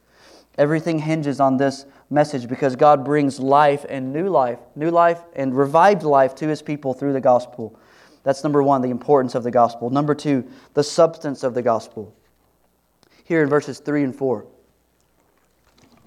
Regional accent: Dallas, Texas, United States; Dallas, Texas, where a lot of us grow up in church and we kind of have some relationship to church. We're from the Bible Belt, a lot of us.

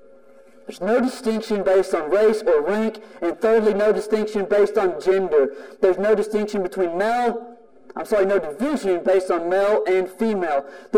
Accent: Texas, United States; Yes, I'm from East Texas. That's a weird culture.

